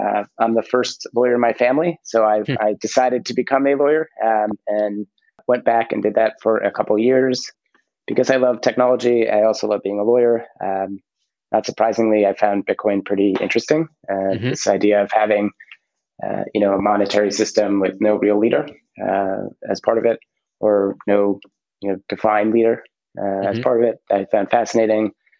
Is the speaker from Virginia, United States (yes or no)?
no; New Jersey, United States; So I grew up on the East Coast of the US in New Jersey